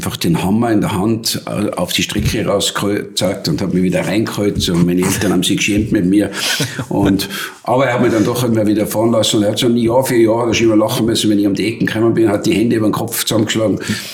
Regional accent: Tyrol, Austria; Und ich habe dort, wo ich aufgewachsen bin in Tirol, das war jetzt einmal bei Weitem nur sehr leicht kontrolliert von Polizei

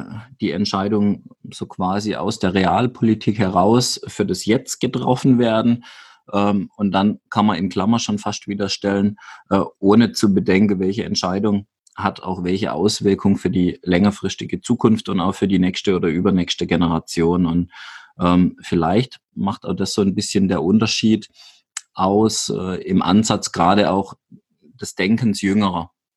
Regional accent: Baden-Württemberg, Germany; Freiburg ist dann auch ein gutes Stichwort, also unweit ja auch meiner Heimatgemeinde.

